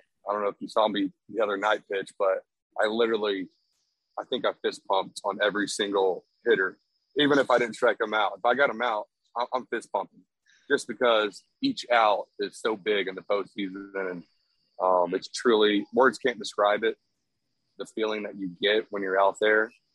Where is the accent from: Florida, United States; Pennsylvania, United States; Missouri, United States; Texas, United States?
Texas, United States; Obviously, I don't know if you know, but I'm from Texas, born and raised.